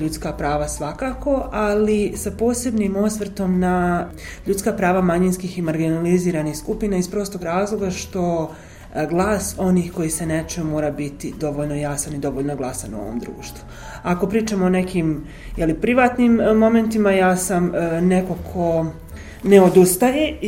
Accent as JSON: {"language": "Serbian", "town": "Banja Luka", "region": "Republika Srpska", "country": "Bosnia & Herzegovina", "tie": "born or raised there", "said": "Suštinski ja sam odrasla u Banja Luci, u srcu grada, prosto u jednom starom naselju, sa roditeljima, u jednoj fazi sa majkom, u drugoj fazi sa ocem."}